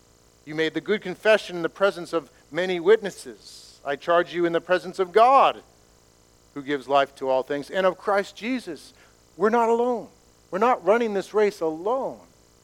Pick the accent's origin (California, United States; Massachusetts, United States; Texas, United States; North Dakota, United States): Massachusetts, United States; I grew up on the Boston Marathon route, and year after year we would go down the street and watch the marathon, watch people run by for hours